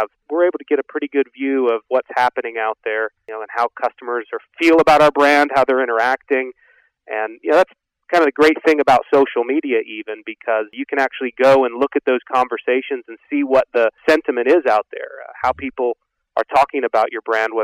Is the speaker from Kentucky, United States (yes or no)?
no; South Dakota, United States; So I'm from the great state of South Dakota.